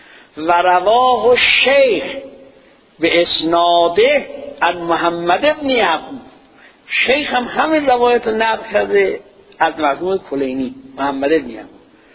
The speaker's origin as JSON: {"language": "Persian", "country": "Iran", "said": "ما الان ایرانیم، آب و فرات نداریم"}